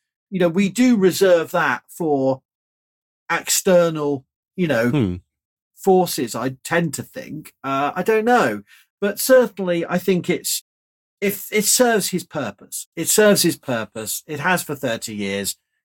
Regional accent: United Kingdom; perhaps because I am British

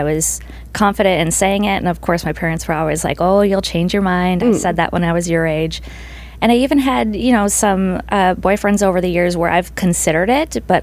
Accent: Minnesota, United States; moved away as an adult; also born or lived in Texas; now in Nevada, United States; I am originally from Minnesota. I lived in Texas for 4 years, and now I just recently moved to Nevada.

